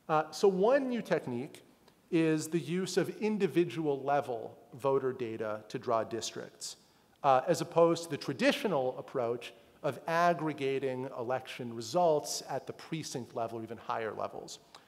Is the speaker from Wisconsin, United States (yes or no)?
no; Illinois, United States; there's no reason for my home state of Illinois, for example, not to draw a district that has 55% Democrats in Chicago